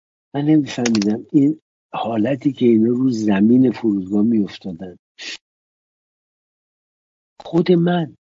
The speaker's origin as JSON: {"language": "Persian", "country": "Iran", "moved": "yes", "said": "حالا مال ما 3-4 سال بود، تازه تابستونش هم میمدیم ایران میرم. ولی اونایی که نبود، ببینید من 40 سال از وطنم دور، 40 سال با تصویرها"}